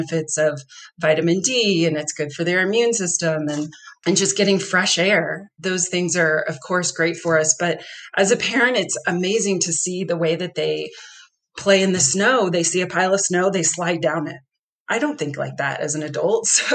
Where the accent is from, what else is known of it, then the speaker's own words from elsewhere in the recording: Texas, United States; I grew up in Texas, and I'm used to warm weather year round.